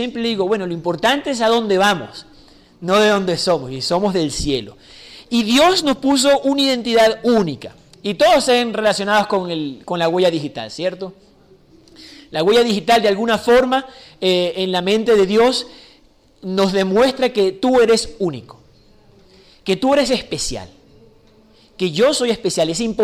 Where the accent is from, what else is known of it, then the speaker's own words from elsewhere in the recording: Venezuela; accent: Venezuelan; also born or lived in Chile / Honduras; now in United States; mi acento ya no es venezolano, viví 10 años en Chile, tengo 5 años en Estados Unidos, viví 2 años en Honduras, mi esposa es hondureña, mi hija es americana